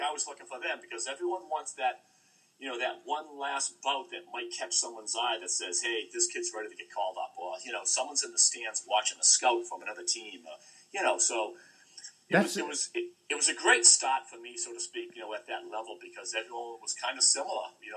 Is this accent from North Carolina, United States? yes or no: yes; North Carolina, United States; they were in our home rink, so we're in Carolina. It's my hometown